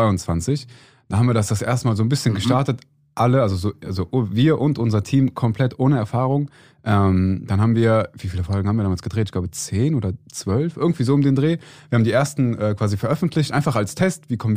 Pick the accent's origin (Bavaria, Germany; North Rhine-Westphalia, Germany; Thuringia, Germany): North Rhine-Westphalia, Germany; Cologne; wir kommen aus Köln und wir sind in der Evangelischen Freikirche Köln-Ostheim.